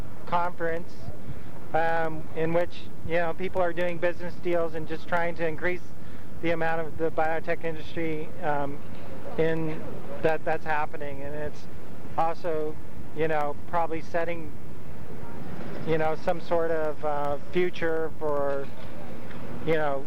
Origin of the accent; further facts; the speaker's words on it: California, United States; Sure. I'm a farmer from Humboldt County.